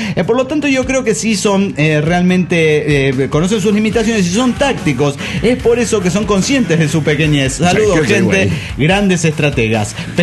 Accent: Chihuahua, Mexico; soy de Chihuahua, México.

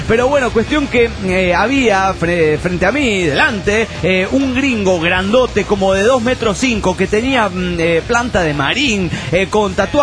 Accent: Guatemala; now in Seattle, United States; Soy el cohete de Guatemala.

